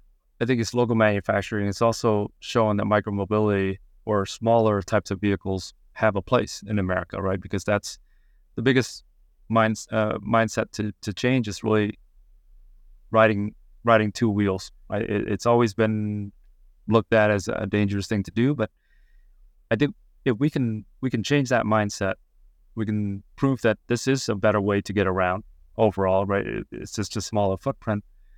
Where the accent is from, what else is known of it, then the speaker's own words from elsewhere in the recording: Vietnam; So I grew up in Vietnam where getting around on two wheels is really a commonplace thing.